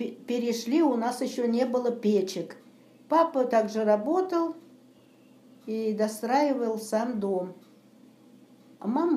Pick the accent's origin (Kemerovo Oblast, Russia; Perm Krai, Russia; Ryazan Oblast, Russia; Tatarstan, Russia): Ryazan Oblast, Russia; Pesochnya; born there; Так, Рязанская область, деревня или как село Песочня.